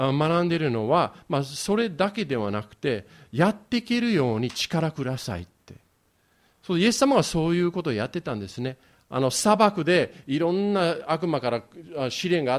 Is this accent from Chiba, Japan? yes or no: no; Yokohama, Kanagawa, Japan; 横浜育ちで、そして私たちが冬になったらもう寒くて寒くて